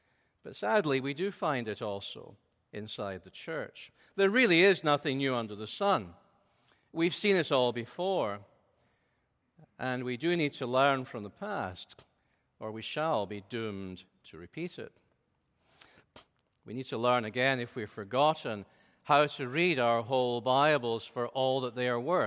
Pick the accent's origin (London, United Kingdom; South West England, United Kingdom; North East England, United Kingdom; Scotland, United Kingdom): Scotland, United Kingdom; accent: Scottish; you certainly shouldn't be lulled into sleep by my beautiful Scottish accent.